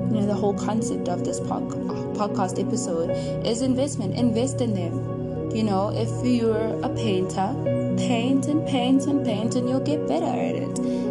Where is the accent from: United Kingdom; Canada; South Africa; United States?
South Africa; I'm talking South African, so I mean, whoever that's outside of the country, they probably have their own different things.